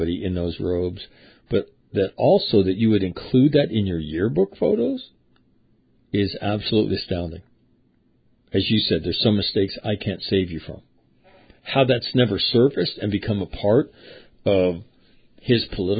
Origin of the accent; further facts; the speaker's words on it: United States; I'm about your age, Mac, and I grew up in the Tennessee-Kentucky area.